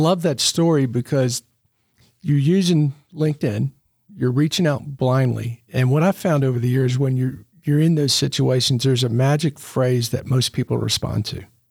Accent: Tennessee, United States; maybe this is a little biased for growing up in Tennessee

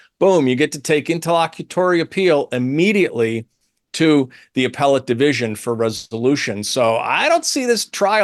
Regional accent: New York, United States; But, as a New Yorker, I would like to see a relatively sane, rational Democrat party.

